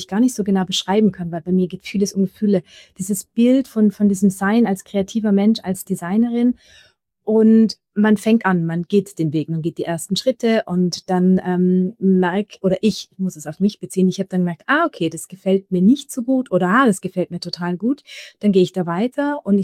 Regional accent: Austria; Komme ich zurück nach Österreich? Ich hatte damals auch eine sehr, sehr große Sehnsucht wieder nach meiner Heimat.

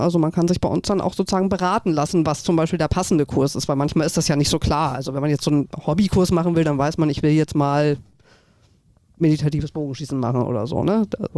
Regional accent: Hamburg, Germany; weil ich bin Hamburgerin

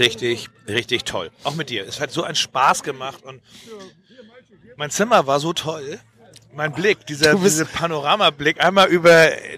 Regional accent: Hamburg, Germany; Ich kannte den Laden einfach nicht und das als Hamburger, dabei gibt's den schon so lange.

